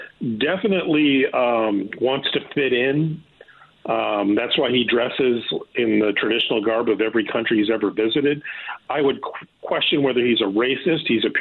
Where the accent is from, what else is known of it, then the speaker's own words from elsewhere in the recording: Minnesota, United States; and I am from Minnesota, so I'm somewhat familiar with Canadian politics.